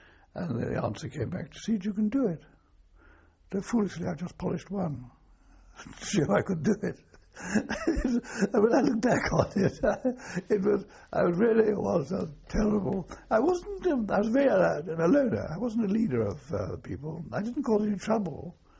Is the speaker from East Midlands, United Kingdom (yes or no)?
no; Cambridge, East of England, United Kingdom; Mainly in Cambridge. Cambridge.